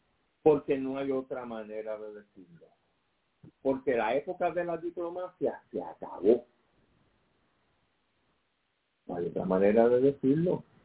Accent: Puerto Rico; born there; soy nacido en Barrio Obrero, Puerto Rico, el 31 de enero de 1957

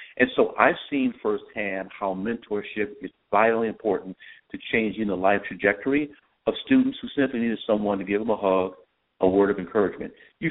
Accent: Los Angeles, California, United States; I grew up in Los Angeles. We had great teachers in Los Angeles, Compton and Watts

